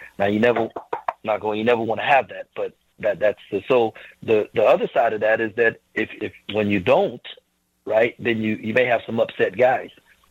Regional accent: St. Croix, U.S. Virgin Islands; And so, but I grew up in the Virgin Islands. I grew up in St. Croix.

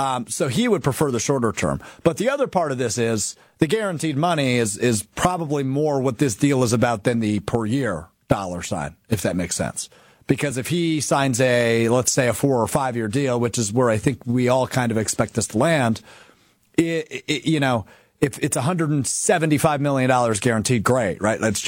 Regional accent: Green Bay, Wisconsin, United States; I don't remember the last time I was in my hometown of Green Bay for a training camp practice. I went all the time as a kid.

